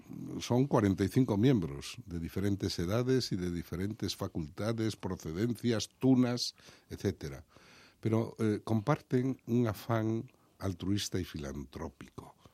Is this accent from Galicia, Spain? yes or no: yes; Galicia, Spain; y nosotros tenemos el sueño, como gallegos que somos, que hagan el Camino de Santiago.